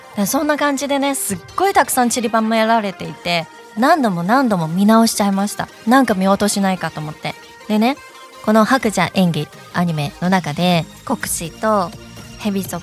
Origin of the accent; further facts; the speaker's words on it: Shanghai, China; 子供の頃上海で過ごしたんですけど、